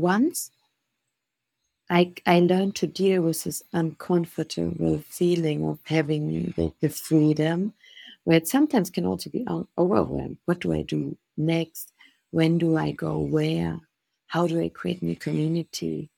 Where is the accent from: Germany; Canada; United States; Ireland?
Germany; English is a second language; now in Colombia; I'm from Germany.